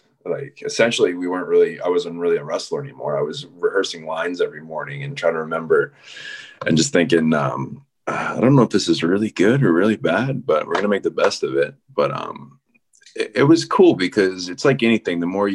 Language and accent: English; Massachusetts, United States; just because I grew up in Massachusetts, up around there, and they're from up there.